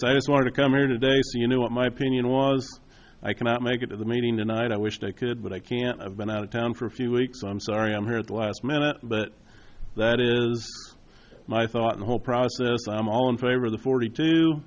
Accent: State Center, Iowa, United States; I'm from State Center. I'm part of the Marshall Story District.

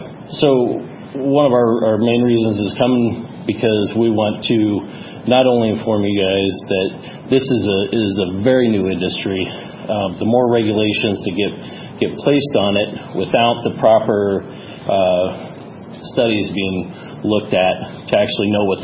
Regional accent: Urbandale, Iowa, United States; from Urbandale, Iowa, and I appreciate you having us here.

